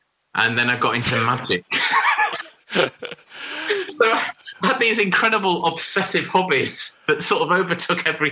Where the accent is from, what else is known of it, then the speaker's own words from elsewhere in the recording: Harrogate, Yorkshire and the Humber, United Kingdom; I grew up in Harrogate in Yorkshire. I went to St. Peter's originally